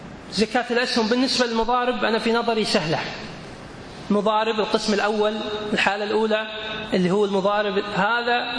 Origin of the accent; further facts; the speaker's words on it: Kuwait; عندنا في الكويت هنا مثلا بيت الزكاة مشكورا يقوم في كل رمضان بحسبة الشركات